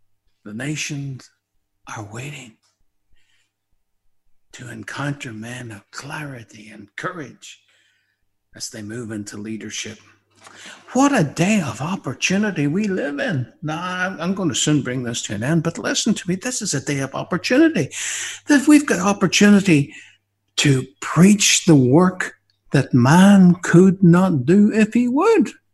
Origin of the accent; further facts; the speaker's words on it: Maghera, Northern Ireland, United Kingdom; I remember, I'm from Mahara. I've told you that nearly every week. Mahara in County Derry, Londonderry, Northern Ireland.